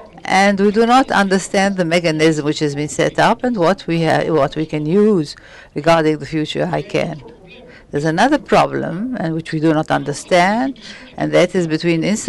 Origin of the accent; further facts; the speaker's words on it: DR Congo; English is a second language; I come from the Democratic Republic of the Congo